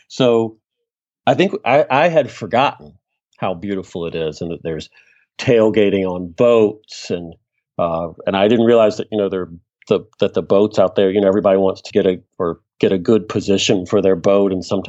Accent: Virginia, United States; I grew up with it. I grew up in the South in Virginia, and the humidity is one reason I loved it

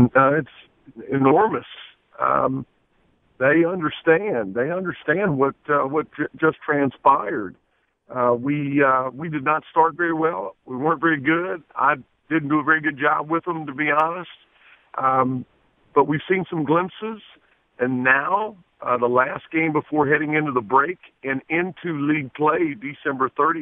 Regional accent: Virginia, United States; I grew up in Southwest Virginia, and we were all humongous North Carolina fans.

